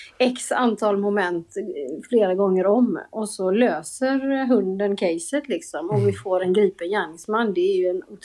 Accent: Gothenburg, Västra Götaland County, Sweden; Jag började faktiskt i Helsingborg ett år och sen, jag kommer ju från Göteborg, det kanske hörs.

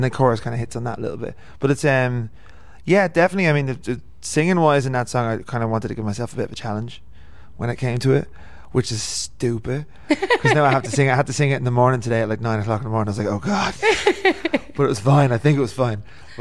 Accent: Dublin, County Dublin, Ireland; that one's kind of about growing up in Dublin

